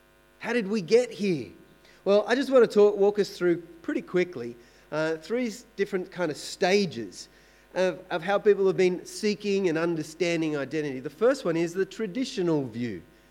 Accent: Australia; I'm an Australian. I'm a male.

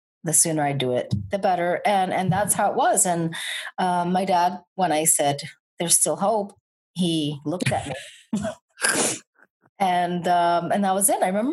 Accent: Connecticut, United States; also born or lived in Bronx, New York; we moved from the Bronx when I was little. And I have to say, I wasn't always confident. I had partial confidence because when growing up in Connecticut and traveling to New York pretty much every weekend, every summer, I struggled with my own identity

